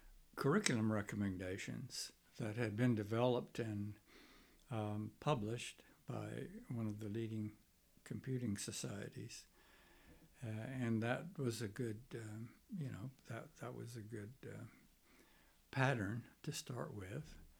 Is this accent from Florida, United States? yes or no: yes; Florida, United States; No, I'm from Florida. I grew up in Florida.